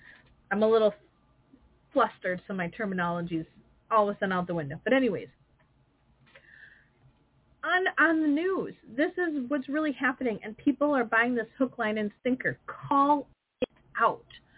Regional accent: Wisconsin, United States; I'm from Wisconsin.

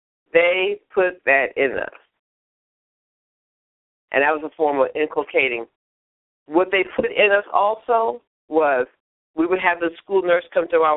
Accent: New York, United States; When I was growing up in New York, I lived in the project

